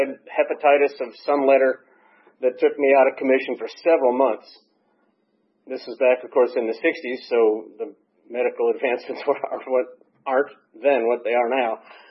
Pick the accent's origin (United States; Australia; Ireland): United States; New York; also born or lived in Boston; I was born in Boston. I was raised in upstate New York and northern New York.